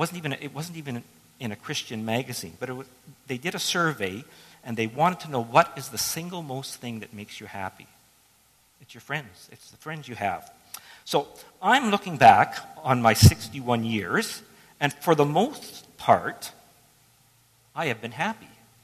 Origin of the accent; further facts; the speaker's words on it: South Porcupine, Ontario, Canada; I'm growing up in South Porcupine, pretty good middle class life, come from a good family